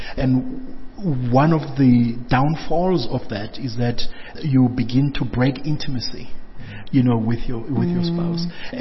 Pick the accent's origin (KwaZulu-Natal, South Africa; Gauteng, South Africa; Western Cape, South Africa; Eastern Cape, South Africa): Eastern Cape, South Africa; Port Elizabeth; when we go home to PE, I'm from Port Elizabeth